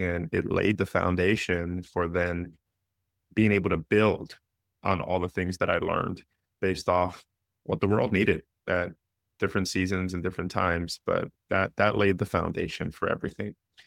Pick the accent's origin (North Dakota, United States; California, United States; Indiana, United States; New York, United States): New York, United States; New York City; I grew up in the Bronx in New York City. Extremely poor.